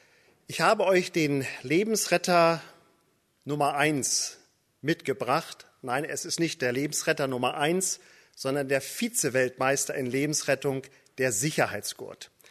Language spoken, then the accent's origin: German; Northern Germany, Germany; Ich komme aus Norddeutschland, das hört ihr schon von der Sprache.